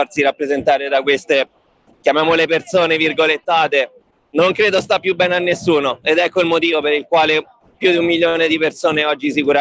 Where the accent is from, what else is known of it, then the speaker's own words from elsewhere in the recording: Rome, Lazio, Italy; Roma, sì.